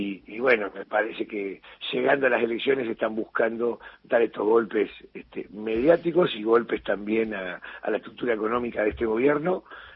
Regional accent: Mar del Plata, Buenos Aires Province, Argentina; Yo soy de Mar del Plata, de la quinta sección electoral

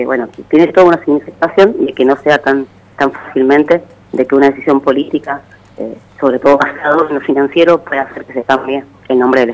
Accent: Argentina; todo el territorio aledaño que tenemos como argentinos

